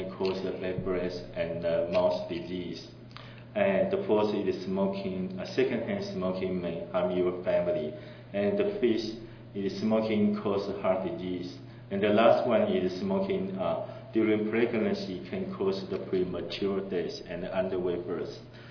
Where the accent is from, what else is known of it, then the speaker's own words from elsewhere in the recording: Taiwan; and I'm from Taiwan.